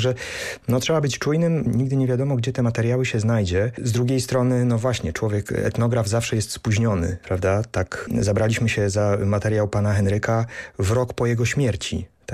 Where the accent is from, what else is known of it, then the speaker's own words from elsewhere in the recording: Teleśnica, Subcarpathian Voivodeship, Poland; To jest 30 kilometrów od Teleśnicy, mojej rodzinnej miejscowości z kolei, nad Soliną.